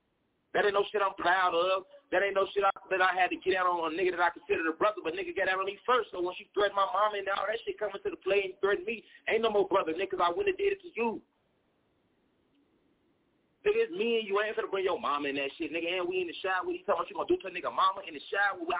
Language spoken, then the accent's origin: English; Chicago, Illinois, United States; I'm from Chicago, nigga. My people in Chicago, I'm losing niggas every day.